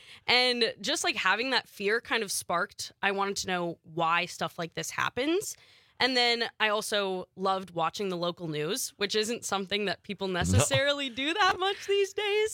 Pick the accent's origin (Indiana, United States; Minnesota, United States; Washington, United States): Minnesota, United States; now in Wisconsin, United States; You know, growing up in Minnesota, going to college in North Dakota, now landing in Wisconsin